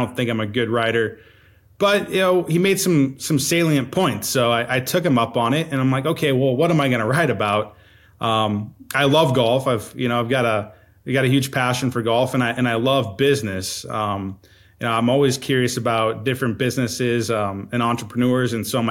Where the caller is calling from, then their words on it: Mason City, Iowa, United States; I'm in rural Iowa, Mason City, Iowa, about 2 hours south of Minneapolis, 2 hours north of Des Moines.